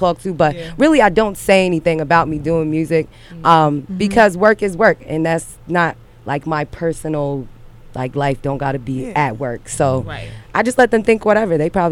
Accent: Long Island, New York, United States; No, I'm from Long Island. I'm from.

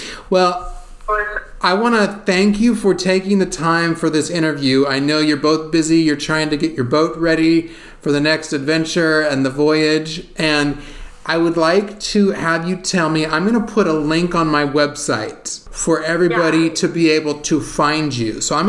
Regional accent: California, United States; and I am from California, and so growing up... Yeah. So growing up, San Francisco was my big city growing up

